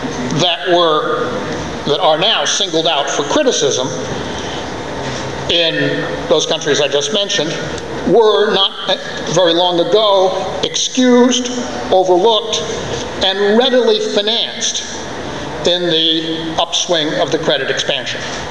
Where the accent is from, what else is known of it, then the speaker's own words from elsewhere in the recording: Texas, United States; As an American, it's a particular privilege for me to have a role in these discussions, and I also need to say that as a Texan